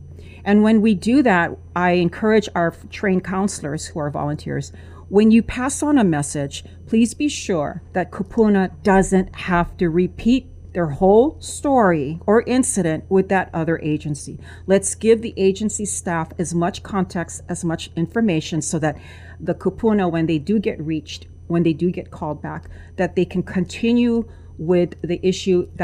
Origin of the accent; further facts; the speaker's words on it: Wailua, Hawaii, United States; and I'm from Wailua, North Shore, I can attest to this.